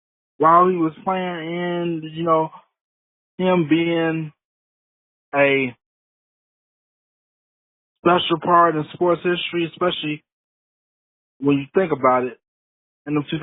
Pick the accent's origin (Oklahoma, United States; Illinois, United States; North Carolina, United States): Illinois, United States; Chicago; because I grew up in Chicago. Granted, not on the same side as Derrick Rose